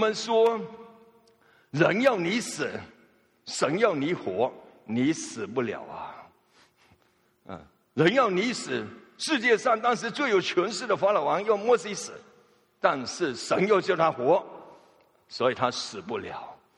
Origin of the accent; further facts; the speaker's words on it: Fuzhou, Fujian, China; accent: Fuzhou; 我们福州话说 LKK 了